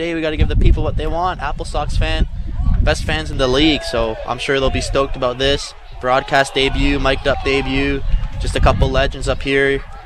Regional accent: Mississauga, Ontario, Canada; Honestly, growing up in Canada, obviously hockey's the big sport

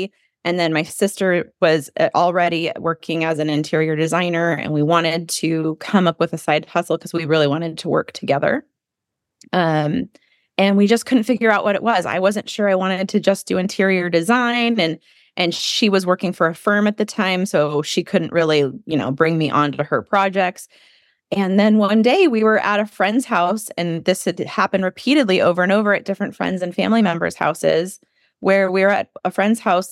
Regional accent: Santa Barbara, California, United States; both born and raised in Santa Barbara. So we have a really great friend base here.

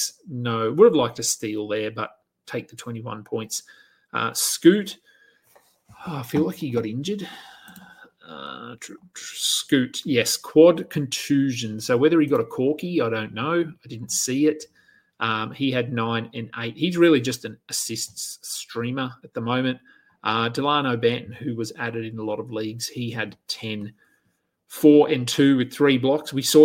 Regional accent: Australia; Jock Landale saw some extra run here, which is just good as an Aussie to see him out there.

